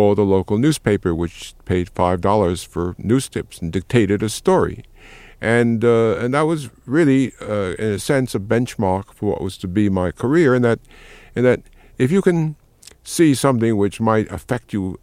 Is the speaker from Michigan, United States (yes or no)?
no; Bronx, New York, United States; Well, I grew up in the Bronx in a semi-poor but respectable neighborhood.